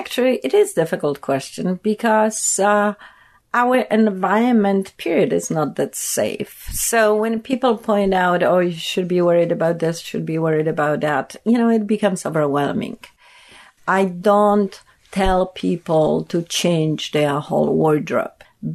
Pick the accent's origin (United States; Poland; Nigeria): Poland; I'm originally from Poland, and it's kind of funny. I grew up in a communist system.